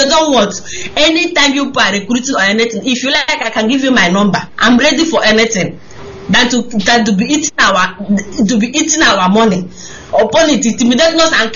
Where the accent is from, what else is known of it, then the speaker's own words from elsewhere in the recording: Uturu, Abia, Nigeria; now in Senegal; I'm from Iskwato. I'm from Uturu in Iskwato local government in Abia State.